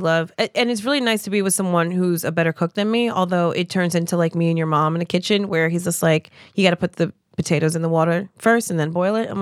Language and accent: English; New Jersey, United States; I'm from Jersey.